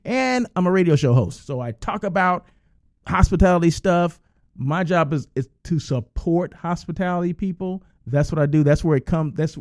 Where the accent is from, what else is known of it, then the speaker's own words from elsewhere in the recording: Blythe, California, United States; I'm from Blythe, California, right? So Blythe, you think of L.A. as your reference point, right? Go east.